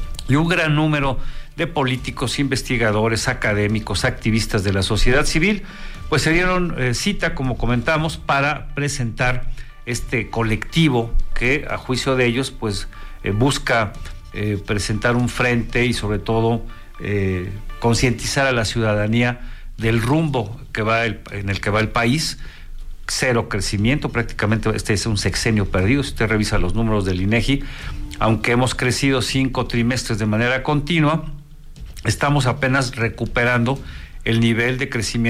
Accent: Mexico

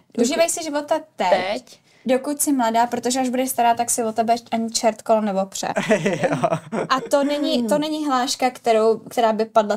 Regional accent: Prague, Czechia; Já jsem pražská.

